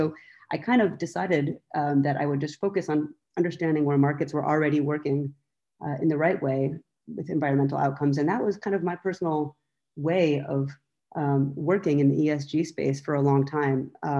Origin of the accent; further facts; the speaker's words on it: San Diego, California, United States; So I grew up in San Diego. I grew up lucky enough to be by the beach and was a surfer growing up.